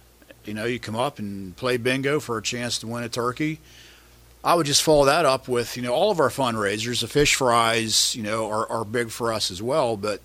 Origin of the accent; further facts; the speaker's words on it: Fishertown, Pennsylvania, United States; I know this personally because I'm born and raised in Fishertown.